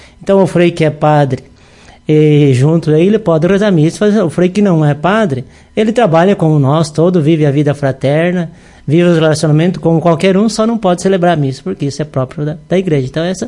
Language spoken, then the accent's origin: Portuguese; São Lourenço do Oeste, Santa Catarina, Brazil; Sou natural da cidade de São Lourenço do Oeste, tá mesmo do Frei Pedrinho. Terra boa, tem biscoitos e massas para ti, tem bastante coisas boas lá. Cidade de Jardim. Então, eu sou natural de lá.